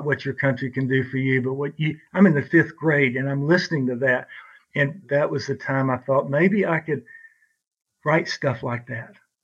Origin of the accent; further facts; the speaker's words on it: Brownwood, Texas, United States; And my mom and dad, we grew up in Brownwood, Texas, and my mom and dad were lifelong moderate Democrats.